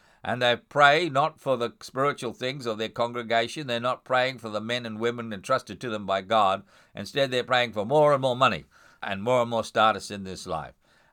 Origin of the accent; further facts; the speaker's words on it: Australia; In my home country of Australia